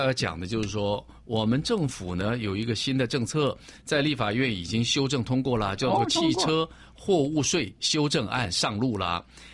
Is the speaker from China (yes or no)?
no; Taiwan